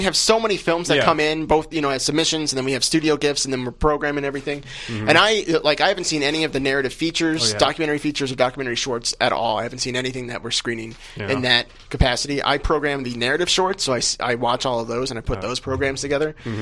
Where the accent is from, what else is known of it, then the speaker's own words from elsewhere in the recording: St. Louis, Missouri, United States; Really, ever since I was a kid, growing up in St. Louis with KPLR's, their double.